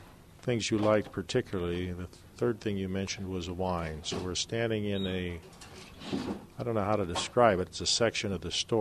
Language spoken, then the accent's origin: English; Sonoma, California, United States; I grew up in Sonoma, and I knew the Bunshu family quite well, went to high school with them.